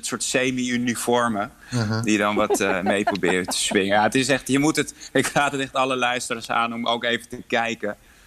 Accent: Poland; Ik voel mij heel erg verbonden met mijn moederland en mijn achtergrond.

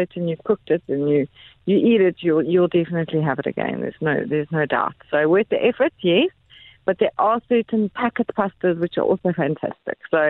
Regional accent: South Africa; But us as a South African family

